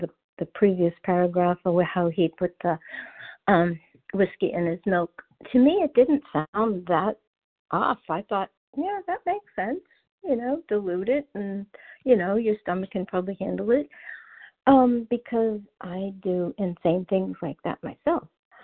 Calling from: Clearwater, Florida, United States; Yes, I'm calling from Clearwater, Florida.

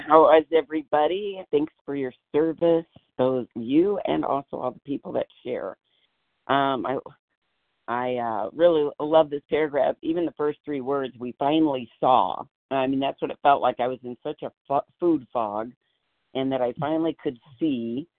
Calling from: Iowa, United States; Oh, I'm sorry … from Iowa.

